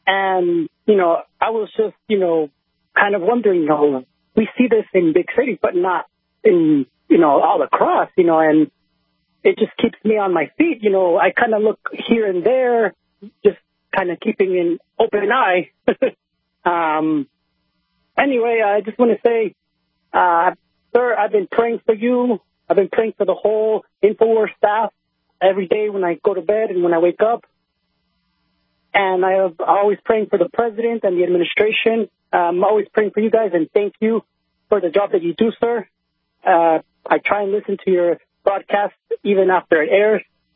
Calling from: Oklahoma, United States; Hello, Alex. I'm calling from Oklahoma.

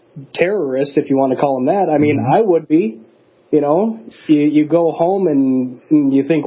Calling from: Minneapolis, Minnesota, United States; because there's not a lot of us here in Minneapolis

